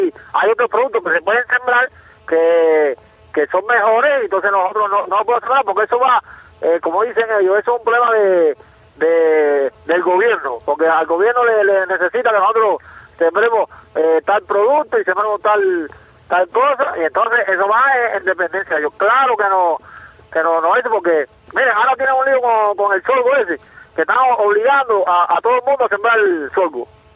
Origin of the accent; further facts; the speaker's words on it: Cuba; nosotros no decidimos aquí en mi tierra, porque yo en mi tierra tengo que hacerlo lo que la división de la cooperativa me mande